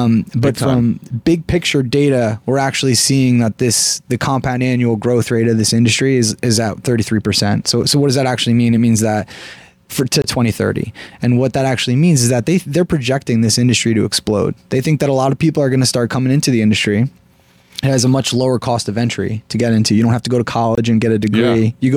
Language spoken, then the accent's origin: English; Bridgewater, New Jersey, United States; Yeah. So I'm from Bridgewater. So it's like, what is it, an hour north or south of here?